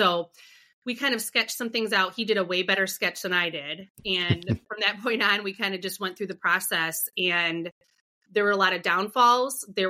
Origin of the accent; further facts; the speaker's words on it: Rockford, Illinois, United States; now in Naperville, United States; So I'm from Rockford, Illinois. I currently live in Naperville, Illinois, and I'm the middle child.